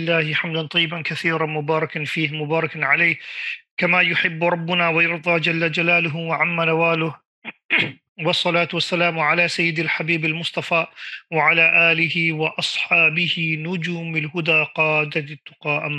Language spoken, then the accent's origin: English; Oldham, North West England, United Kingdom; I am originally from Oldham, Greater Manchester. I did my Alimiyah in Darulum, Birmingham, Coventry Road, and then Darulum Bury, graduated in year 2000.